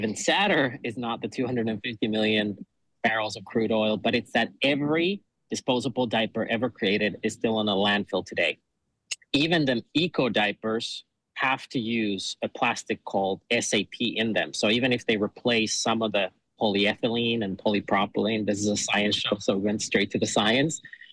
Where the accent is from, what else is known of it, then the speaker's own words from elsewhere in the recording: Finland; English is a second language; Yeah, I was born and raised in Finland at a family farm we've had at least since 1619. So me and my brother are now 13th generation managing that farm